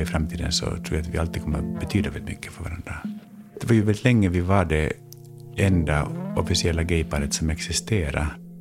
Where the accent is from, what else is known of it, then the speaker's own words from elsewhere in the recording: Finland; du kommer märka att jag är finlandssvensk